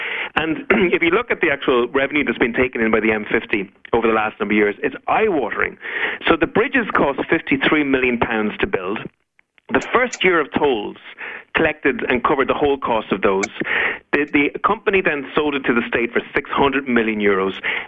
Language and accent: English; Leinster, Ireland; So I'm from Meath, there's four tolls in my county